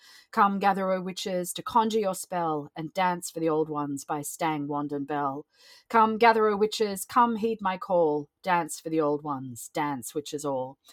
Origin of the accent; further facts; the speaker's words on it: Australia; I'm from Australia, so as you can hear by the accent